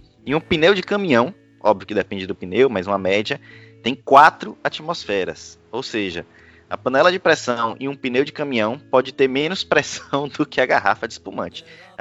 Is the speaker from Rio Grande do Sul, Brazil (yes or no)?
no; Bahia, Brazil; E nós que somos baianos, temos inclusive uma especiaria, uma comida típica da gente aqui